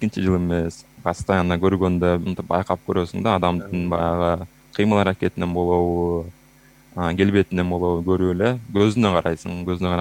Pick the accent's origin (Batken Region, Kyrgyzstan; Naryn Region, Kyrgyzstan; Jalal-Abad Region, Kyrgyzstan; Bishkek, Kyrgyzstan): Jalal-Abad Region, Kyrgyzstan; мен деле ошол кичинекей эле баягы Жалал Абаддын Аксы районунда кичинекей ошо борборунда чоңойдум. Ал жерде ал убакта бир 10,000 киши жашаса керек.